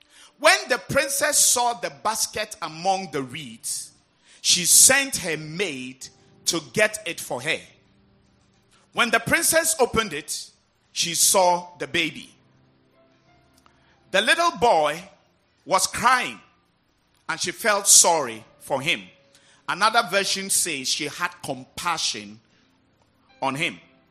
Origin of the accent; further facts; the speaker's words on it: Volta, Ghana; I come from the Volta region, so I speak only Ebe.